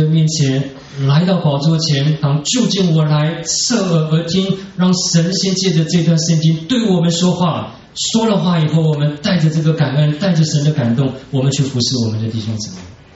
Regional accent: China; 哎，我们真的是求神怜悯了，我们中国人。我知道在国内还

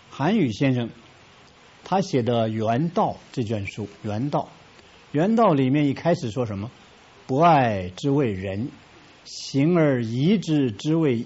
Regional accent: China; 我们中国人得天独厚，有很多中国的文化背景啊

